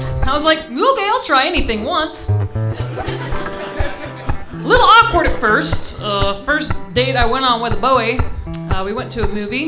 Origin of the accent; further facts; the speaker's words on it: Texas, United States; I grew up in a small town in Texas. Well, my hometown was fine. It's a okay place to be from.